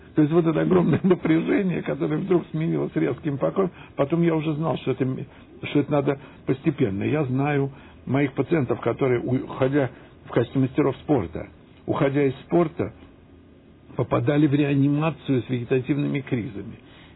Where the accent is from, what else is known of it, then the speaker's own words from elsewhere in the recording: Moscow, Russia; я москвич по детству.